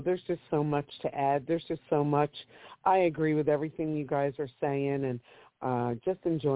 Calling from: Galloway, New Jersey, United States; I'm calling from right near you, and outside of Atlantic City, I'm in Galloway.

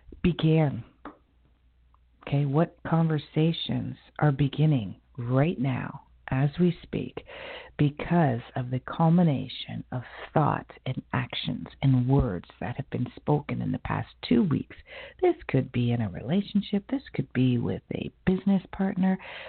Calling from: Toronto, Ontario, Canada; I'm calling from the Toronto, Canada area

